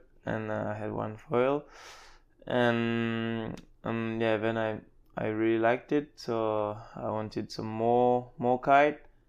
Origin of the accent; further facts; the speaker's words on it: New Caledonia; English is a second language; moved away as an adult; Yeah, I'm originally from New Caledonia. I'm born there in 97 and I've been raised pretty much my whole time there till I was 18.